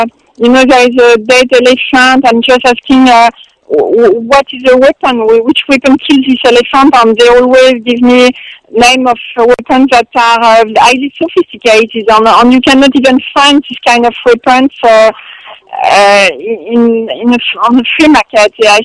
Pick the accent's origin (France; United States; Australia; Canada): France; English is a second language; I'm a white person. I'm coming from France. It's not my patrimony.